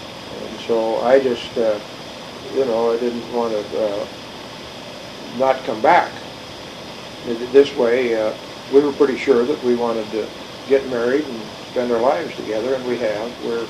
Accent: Great Falls, Montana, United States; now in Billings, United States; Of course, I was from Great Falls

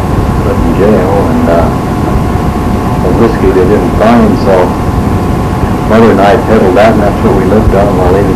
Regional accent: Montana, United States; also born or lived in Roundup; Well, I was born in Roundup, Montana, which is 40 miles north. Then I grew up on a ranch south of Muscle Shell, which is Muscle Shell 26 miles east of Roundup.

